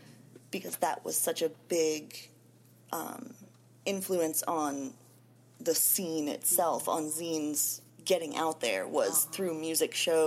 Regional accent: West Virginia, United States; I'm from West Virginia originally. And so I have a friend back there who we work on some zines together.

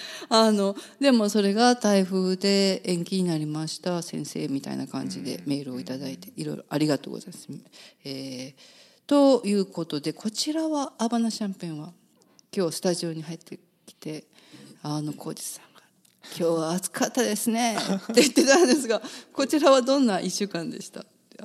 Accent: Kansai, Japan; 私が出身の関西では来てて

